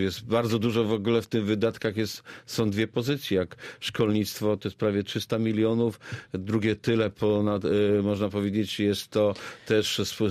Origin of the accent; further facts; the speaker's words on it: Babimost, Lubusz Voivodeship, Poland; also born or lived in Zielona Góra; Tutaj spędziłem większość swojego życia. Tu się urodziłem, co prawda wychowałem się w Bajmoście, ale tutaj spędziłem też większość, może powiedzieć, już z 63 lat.